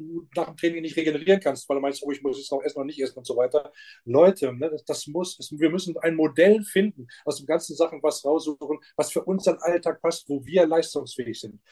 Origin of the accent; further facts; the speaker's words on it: Hanover, Lower Saxony, Germany; born there; ich bin in Hannover geboren, norddeutscher Jung, genau wie du.